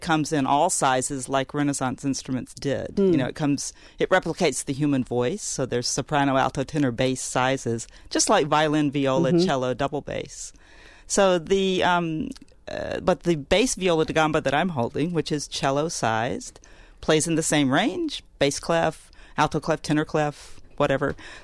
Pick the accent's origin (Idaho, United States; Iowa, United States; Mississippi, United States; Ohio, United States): Mississippi, United States; It reminded me of the folk music and the bluegrass music that I love so much. I grew up in Mississippi.